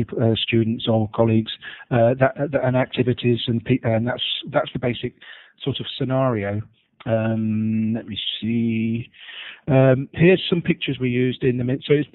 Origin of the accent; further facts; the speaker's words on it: Yorkshire and the Humber, United Kingdom; I'm from Yorkshire